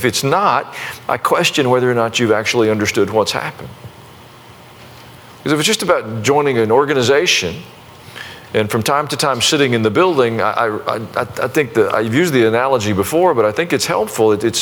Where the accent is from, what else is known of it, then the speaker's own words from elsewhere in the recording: the South, United States; I'm a Southerner.